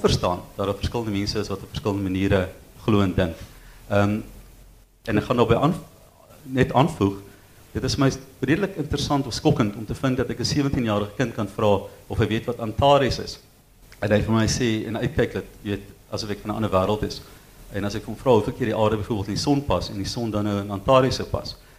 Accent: Worcester, Western Cape, South Africa; ek as kind op Woester op school

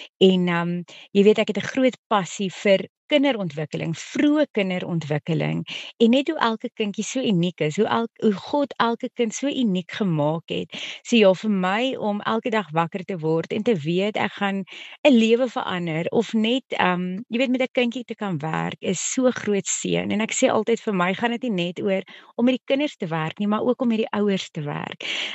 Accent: Alberton, Gauteng, South Africa; now in Roodepoort, South Africa; Ek is eintlik al vir so 15 jaar in Roodepoort, maar ek kom eintlik van Alberton af. My hele gesin is nog daar, my hele familie is daar.

